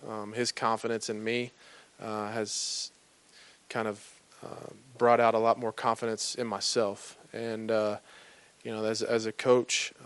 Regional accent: Texas, United States; Growing up in Texas, you know, you kind of inherited into the Cowboys fans

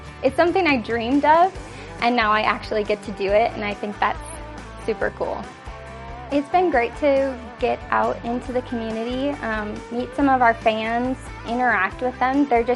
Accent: Matamidi, Minnesota, United States; I'm from Matamidi, Minnesota

